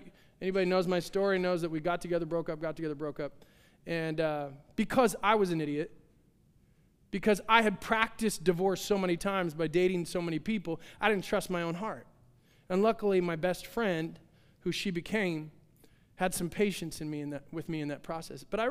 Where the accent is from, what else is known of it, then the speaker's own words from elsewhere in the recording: Corvallis, Oregon, United States; I grew up in a Pentecostal church. I grew up in AG in Corvallis.